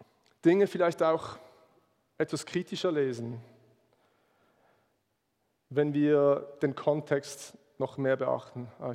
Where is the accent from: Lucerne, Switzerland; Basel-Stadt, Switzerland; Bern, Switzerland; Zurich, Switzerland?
Basel-Stadt, Switzerland; Basel; das machen wir als Basler sowieso nicht